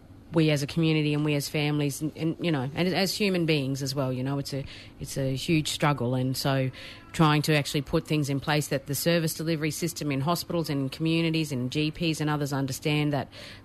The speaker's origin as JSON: {"language": "English", "region": "Queensland", "country": "Australia", "tie": "born or raised there", "also_born_or_lived": "Cairns", "said": "I have traditional connection across southeast Queensland. And I'm born and bred in Queensland. I spent a couple of years up in Cairns, up in far north Queensland"}